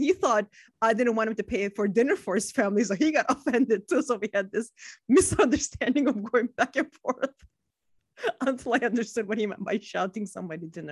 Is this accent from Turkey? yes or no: yes; Turkey; accent: Turkish-American; English is a second language; because it's the Turkish-American accent, which you don't hear here. So I get so many guesses on what my accent is.